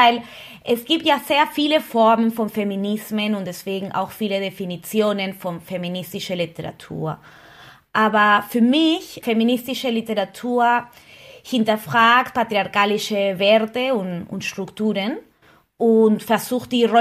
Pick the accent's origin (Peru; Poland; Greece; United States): Peru; now in Berlin, Germany; Ich weiß, das ist ein sehr deutscher Name, aber ich komme aus Peru